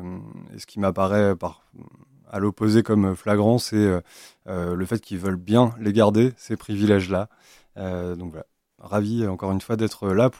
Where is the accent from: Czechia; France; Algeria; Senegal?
France; Brittany; J'ai 37 ans, j'ai grandi en Bretagne une grande partie de ma vie et j'ai continué à grandir encore en tant qu'adulte après à l'étranger et puis pas mal sur Paris avant de revenir en Bretagne plus récemment.